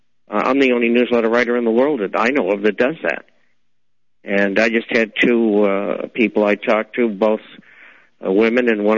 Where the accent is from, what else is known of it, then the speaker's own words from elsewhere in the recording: Boston, Massachusetts, United States; I grew up in Boston, and I came from a poor family.